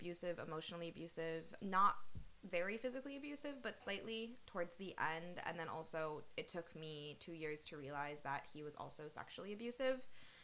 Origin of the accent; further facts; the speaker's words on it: Amherst, Massachusetts, United States; but I'm also a local to the area. So growing up in Amherst, I went to Amherst High School.